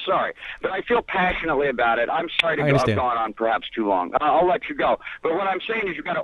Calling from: Mendocino, California, United States; Hi, yes, I'm also from Mendocino

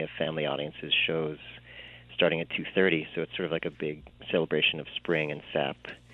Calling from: Charlemont, Massachusetts, United States; I'm from Charlemont, and my wife and I run a theater company called PT Theater Company

